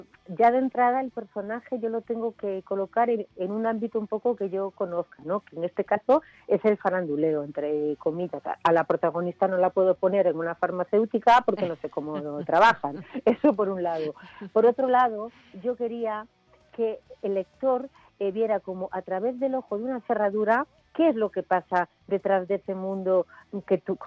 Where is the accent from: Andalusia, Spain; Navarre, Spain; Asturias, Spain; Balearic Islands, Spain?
Asturias, Spain; Yo soy una asturiana de buen comer y de siestas y de tal.